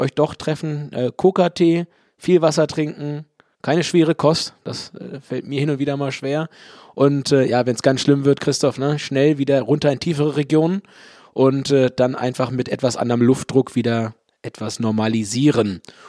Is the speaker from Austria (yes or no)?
no; Hamburg, Germany; aus meiner Heimatstadt Hamburg.